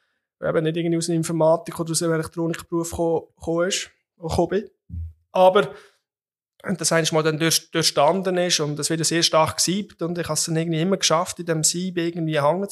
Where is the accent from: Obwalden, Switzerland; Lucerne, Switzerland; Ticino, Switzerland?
Lucerne, Switzerland; Wikon; Ich bin also in Wico und Kanton Luzern aufgewachsen.